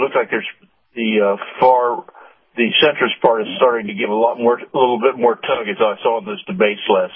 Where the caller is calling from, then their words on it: Clearwater, Florida, United States; Clearwater, Florida.